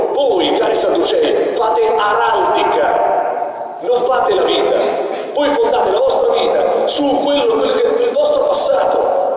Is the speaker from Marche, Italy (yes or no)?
yes; Brugnetto, Marche, Italy; a Brugnetto, il mio paese, io sono